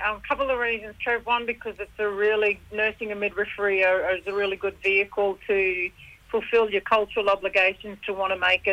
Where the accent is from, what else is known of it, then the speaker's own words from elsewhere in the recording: Cloncurry, Queensland, Australia; moved away as an adult; also born or lived in Mount Isa; now in Canberra, Australia; from the Curry too. So yes. Born in Cloncurry and raised the first 20 years of my life between Cloncurry and Mount Isa, so on mum's country.